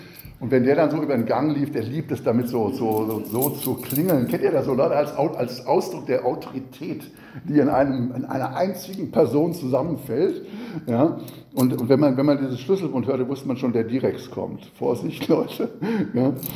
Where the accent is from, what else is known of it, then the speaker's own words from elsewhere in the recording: Frankfurt am Main, Hesse, Germany; Und meine Stadt, meine Heimatstadt, haben sie sich ausersehen, Frankfurt am Main